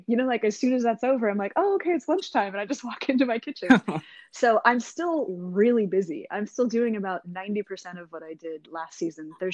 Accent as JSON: {"language": "English", "region": "Washington", "country": "United States", "moved": "as an adult", "said": "I'm from Washington State originally, but I had some jobs that took me to Raleigh, North Carolina, or New York City."}